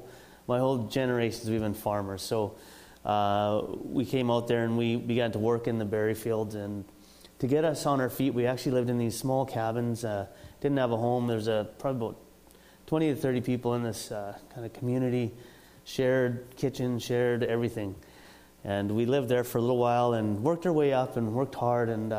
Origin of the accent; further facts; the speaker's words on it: Gumti, Punjab, India; born there; So I was born in India, in a small village, probably less than 1,000 people, less than the amount of people that are on the island here.